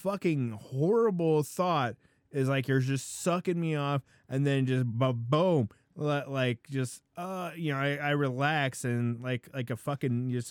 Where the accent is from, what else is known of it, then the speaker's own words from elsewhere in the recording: Philippines; I'm Filipino.